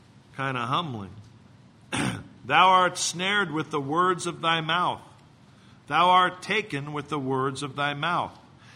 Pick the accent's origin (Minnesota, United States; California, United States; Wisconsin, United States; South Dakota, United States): California, United States; I grew up in the Bay Area. I was there in the 60s.